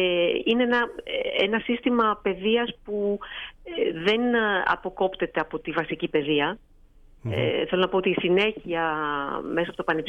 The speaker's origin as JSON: {"language": "Greek", "town": "Athens", "region": "Attica", "country": "Greece", "moved": "yes", "lives_now": "France", "said": "Η καταγωγή μου είναι από την Αθήνα, έχω γεννηθεί στην Αθήνα. Η καταγωγή από τον πατέρα μου από τη Φιώτιδα, από τη Σκάρφη Αλοκρίδας, και η καταγωγή της μητέρας μου από τα Βίλια Αττικής."}